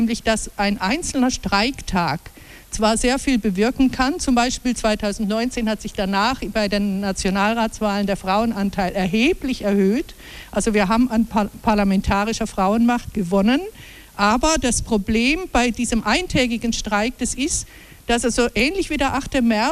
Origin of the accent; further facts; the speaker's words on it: Switzerland; auch bei uns in der Schweiz.